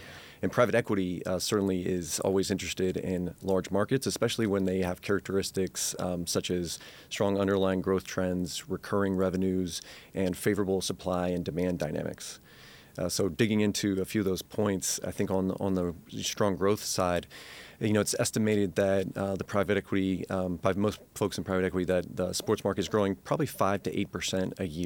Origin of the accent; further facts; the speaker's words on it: Oklahoma City, Oklahoma, United States; I grew up in Oklahoma City. I'm a huge Oklahoma City Thunder fan